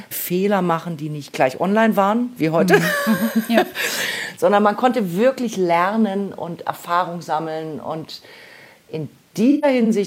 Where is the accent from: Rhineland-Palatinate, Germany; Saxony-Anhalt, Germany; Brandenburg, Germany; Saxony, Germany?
Brandenburg, Germany; Cottbus; Also ich bin wirklich in Cottbus aufgewachsen.